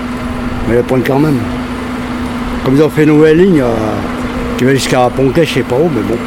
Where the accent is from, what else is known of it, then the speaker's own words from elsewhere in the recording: Grenoble, Auvergne-Rhône-Alpes, France; born there; Moi, j'habite ici, je suis né à Grenoble.